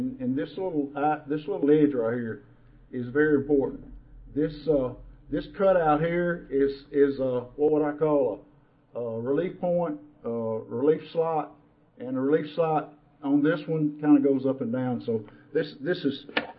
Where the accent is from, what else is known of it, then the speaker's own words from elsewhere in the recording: Tennessee, United States; I'm from Tennessee. Maybe we just can't grow big seed in Tennessee.